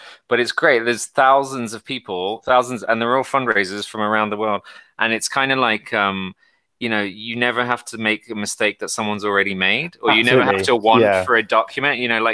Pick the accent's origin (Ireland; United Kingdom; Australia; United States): Ireland; And I mean, I'm Irish, so, you know, we're about 10 years behind you